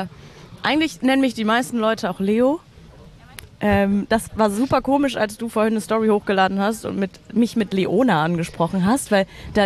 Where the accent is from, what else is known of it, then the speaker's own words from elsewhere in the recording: Berlin, Germany; Und bin schon immer in Berlin.